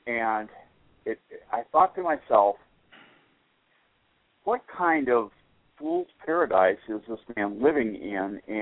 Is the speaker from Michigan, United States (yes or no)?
no; Newton, Massachusetts, United States; Growing up in Boston, in Newton, Massachusetts, where most of my friends were Jewish